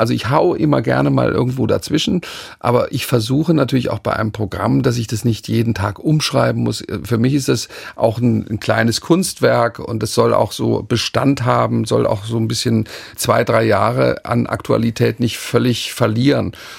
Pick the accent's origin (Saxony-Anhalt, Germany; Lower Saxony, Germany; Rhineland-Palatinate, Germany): Rhineland-Palatinate, Germany; Mainz; born there; Und ich bin Mainzer, ich bin in Mainz geboren